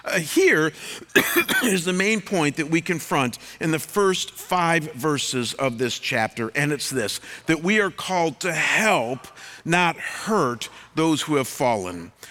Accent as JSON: {"language": "English", "region": "Midwest", "country": "United States", "tie": "born or raised there", "said": "So when I was growing up in the Midwest, my grandmother had a small rustic cabin in northern Michigan on a beautiful inland lake."}